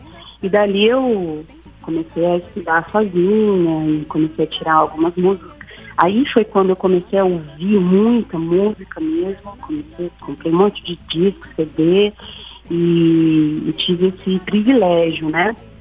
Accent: Juiz de Fora, Minas Gerais, Brazil; also born or lived in Belo Horizonte / Rio de Janeiro / São Paulo; Eu sou natural de Juiz de Fora, Minas Gerais, mas eu acabo pegando um pouquinho de cada lugar, né? Porque eu também já morei em BH, morei muito tempo no Rio, em São Paulo

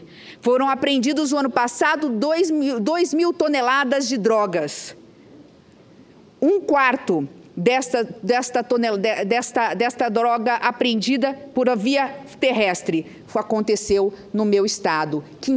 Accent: Mato Grosso do Sul, Brazil; eu que venho da fronteira, eu que venho do estado de Mato Grosso do Sul

